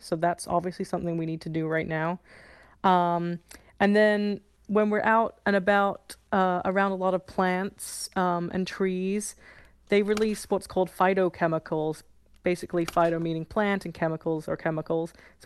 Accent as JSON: {"language": "English", "region": "England", "country": "United Kingdom", "tie": "born or raised there", "lives_now": "Los Angeles, United States", "said": "Growing up in England, I love walking. It's one of, like, British pastimes. So I always walk in my neighborhood in Larchmont in L.A. where I live. But right now I'm in San Bernardino County, right over the border"}